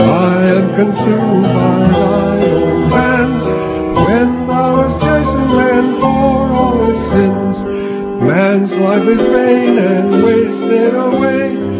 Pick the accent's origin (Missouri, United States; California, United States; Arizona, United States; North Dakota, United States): California, United States; Stockton; I'm from Stockton, California